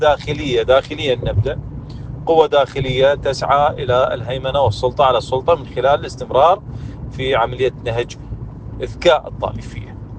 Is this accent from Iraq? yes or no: yes; Iraq; وأنا أتكلم هنا على أبناء بلدي العراق